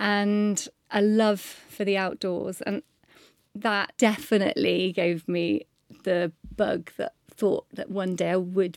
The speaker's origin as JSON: {"language": "English", "region": "South West England", "country": "United Kingdom", "tie": "born or raised there", "said": "I grew up on Dartmoor and just lived as much of my life outside as possible. We were in the middle of nowhere."}